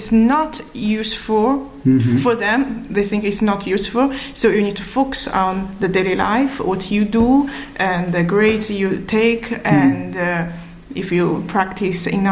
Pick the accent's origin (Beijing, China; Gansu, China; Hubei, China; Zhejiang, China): Zhejiang, China; Hangzhou; English is a second language; I was born in Hangzhou. It's a city near Shanghai and grew up there.